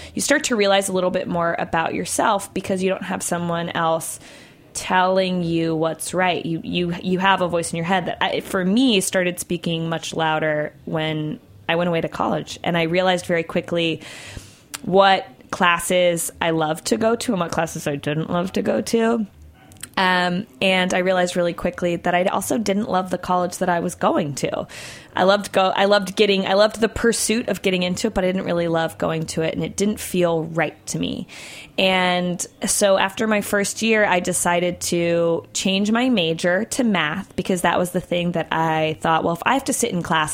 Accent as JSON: {"language": "English", "region": "Virginia", "country": "United States", "tie": "born or raised there", "said": "I was raised in Virginia, and the, like, best, most competitive in-state school was the University of Virginia."}